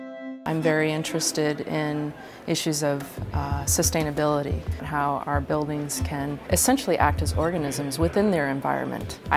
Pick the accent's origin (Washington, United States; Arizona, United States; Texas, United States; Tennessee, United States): Washington, United States; Seattle; now in Ithaca, United States; I'm from Seattle originally, so it's nice to be around the water again.